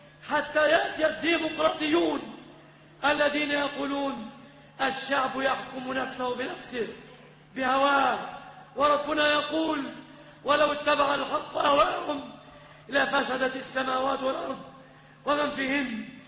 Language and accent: Arabic; Egypt; أن تسلم بلادنا مصر